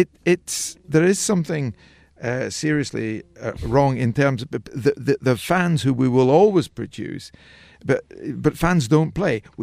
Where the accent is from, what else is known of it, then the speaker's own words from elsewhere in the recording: Scotland, United Kingdom; I was brought up in Scotland. I wasn't born in Scotland, but I support Scotland.